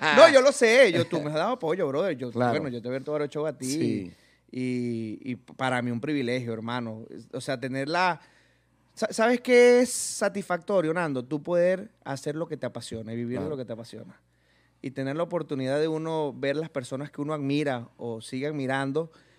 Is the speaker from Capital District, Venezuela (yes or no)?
no; Barinas, Venezuela; yo soy de Barinas, de la región llanera, de la gente buena